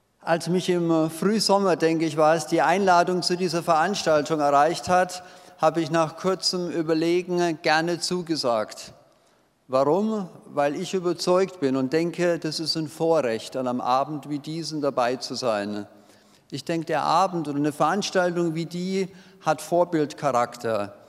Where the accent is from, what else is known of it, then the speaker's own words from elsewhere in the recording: Ulm, Baden-Württemberg, Germany; Meine Frau und ich, wir kommen aus Ulm, das wurde schon gesagt